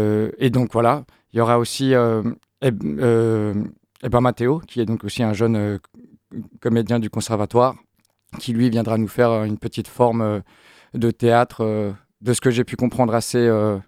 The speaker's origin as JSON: {"language": "French", "country": "Switzerland", "lives_now": "Brest, France", "said": "Moi, je suis brestois par adoption. Je viens de Suisse à la base, mais je me suis installé ici il y a quelques temps."}